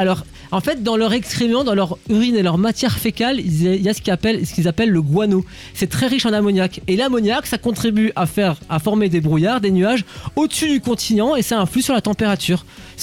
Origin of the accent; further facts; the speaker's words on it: Grand Est, France; Tu vois la météo qu'on a chez nous en Alsace, mon pote